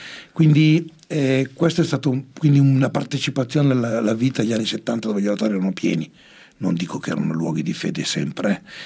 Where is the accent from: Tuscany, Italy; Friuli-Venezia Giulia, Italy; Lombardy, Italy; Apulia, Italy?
Lombardy, Italy; Milan; also born or lived in Cernusco sul Naviglio; io sono stato educato in una famiglia e in un cortile della periferia di Milano, dove noi eravamo l'unica famiglia del nord